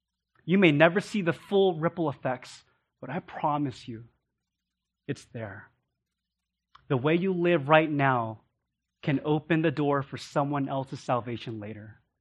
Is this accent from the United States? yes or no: yes; Sacramento, California, United States; I was born and raised in Sacramento, as Pastor Eric mentioned. In high school, our family moved to a new part of the city